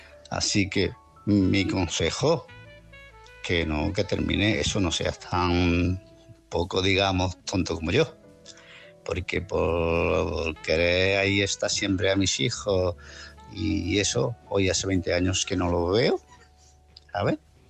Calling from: Málaga, Andalusia, Spain; de Málaga.

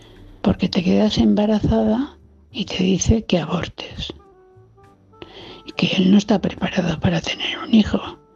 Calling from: Valencia, Valencian Community, Spain; La mía es la valenciana

